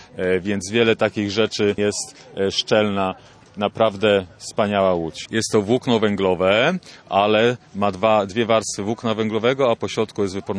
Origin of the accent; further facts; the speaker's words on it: Złotoryja, Lower Silesian Voivodeship, Poland; pochodzę ze Złotoryi, z najstarszego miasta w Polsce.